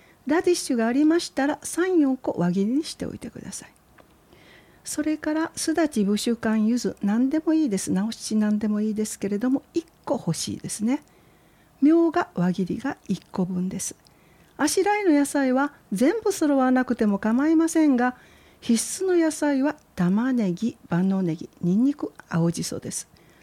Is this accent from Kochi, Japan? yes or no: yes; Kochi, Japan; 私の出身地高知県はカツオの消費量がダントツ全国一